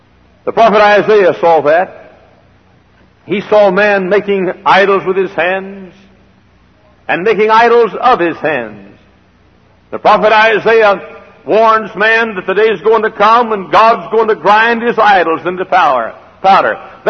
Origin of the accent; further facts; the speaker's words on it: Dallas, Texas, United States; born or raised there